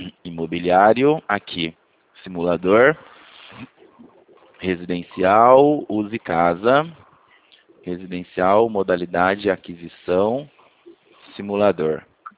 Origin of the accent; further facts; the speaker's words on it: Santa Gertrudes, São Paulo, Brazil; Eu também sou daqui de Santa Gertrudes.